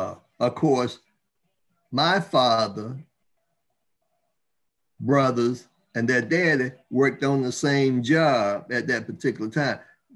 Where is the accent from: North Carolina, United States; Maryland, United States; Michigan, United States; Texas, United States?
North Carolina, United States; Leesville; I grew up in Leesville, North Carolina. Leesville was about 7 miles from Waynesboro, which we called the big city.